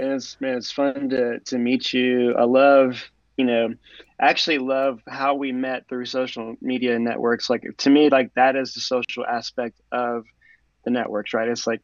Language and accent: English; New Orleans, Louisiana, United States; Growing up in New Orleans, it was more of a cultural, kind of a faith in New Orleans